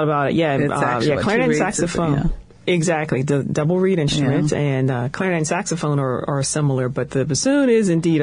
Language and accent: English; Pittsburgh, Pennsylvania, United States; I'm from Pittsburgh originally, and he was a jazz saxophonist